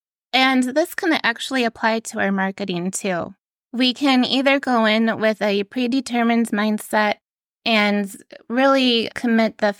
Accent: Michigan, United States; I'm from Michigan, so driving in the winter, unfortunately, sometimes your car can slide off the wintry road into a snowdrift.

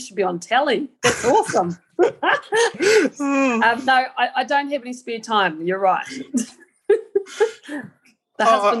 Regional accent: Christchurch, Canterbury, New Zealand; I grew up in Christchurch

